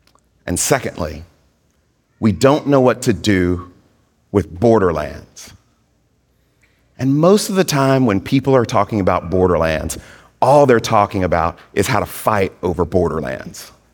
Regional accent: Mississippi, United States; I grew up in Mississippi, and so when we went on a road trip and you had to pee, my dad just pulled the car over

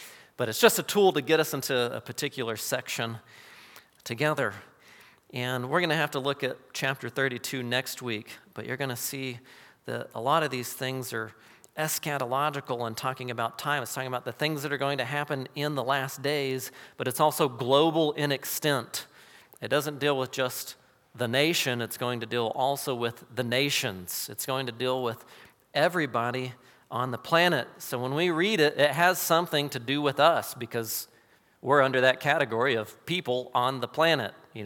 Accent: United States; But we're American. We only know one language and a little bit of Spanish, maybe.

